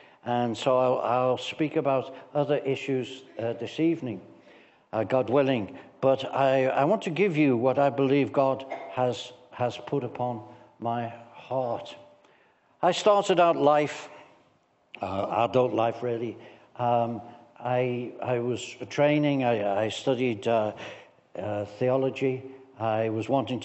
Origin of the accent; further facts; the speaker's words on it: Liverpool, North West England, United Kingdom; You know, I'm from Liverpool, so I hope you can understand my accent.